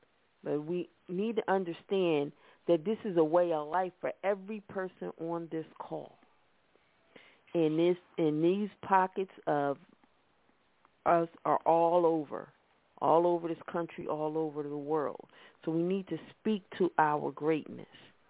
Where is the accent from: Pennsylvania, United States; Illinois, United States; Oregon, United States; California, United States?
Pennsylvania, United States; Philadelphia; We're from Philadelphia.